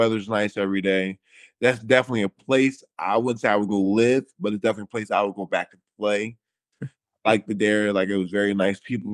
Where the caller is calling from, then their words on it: Japan; I'm speaking from Japan, it's back-to-back.